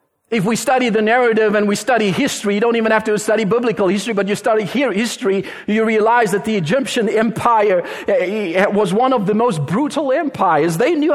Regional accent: South Africa; being a South African growing up in apartheid

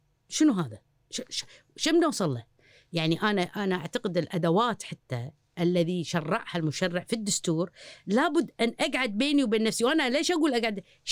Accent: Kuwait; لأن إحنا نفسنا ككويتيين خلنا أقول قبل 15 سنة أفضل من الحين

